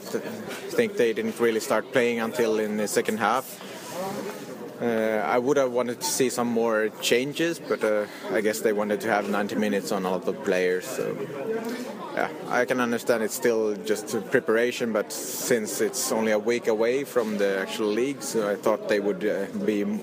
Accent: Stockholm, Stockholm County, Sweden; English is a second language; and I'm from Stockholm, Sweden.

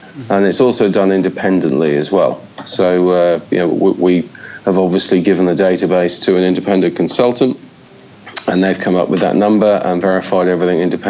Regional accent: England, United Kingdom; accent: Australian; also born or lived in Australia; Well, despite the slight Aussie accent, I am from England.

